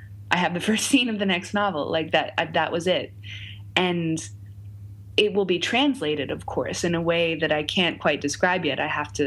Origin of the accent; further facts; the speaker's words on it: United States; And they said, where are you from? And I said, America.